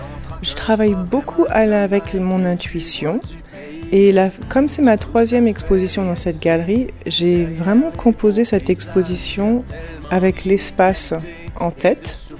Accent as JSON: {"language": "French", "town": "Paris", "region": "Île-de-France", "country": "France", "tie": "born or raised there", "lives_now": "Canada", "said": "ma terre natale qui me surprend. J'adore être à Paris, donc de faire des expos comme ça, de revenir à Paris, là où j'ai grandi."}